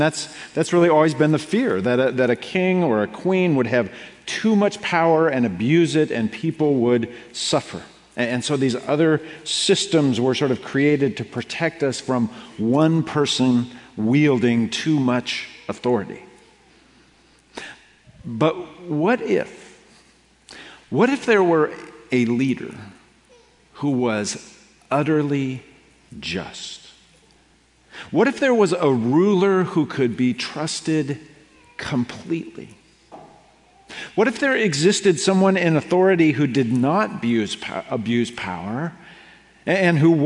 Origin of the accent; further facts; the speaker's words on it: Seattle, Washington, United States; So in my hometown of Seattle, there is a neighborhood and a business district that is called Fremont.